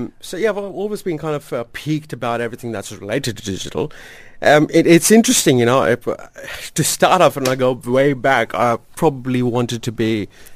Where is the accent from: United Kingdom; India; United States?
India; moved away; also born or lived in Australia; I was born and raised in India